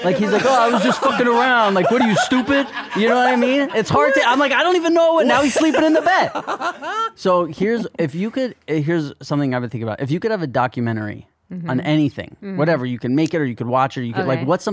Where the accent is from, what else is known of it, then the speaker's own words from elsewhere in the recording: New York, United States; Growing up in New York, you see people walking out